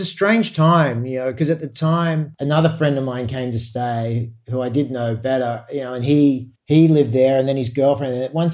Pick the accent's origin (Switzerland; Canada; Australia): Australia; The thing that, I've been excited by as an Australian is starting to see Australian characters in foreign shows that aren't just a cliche.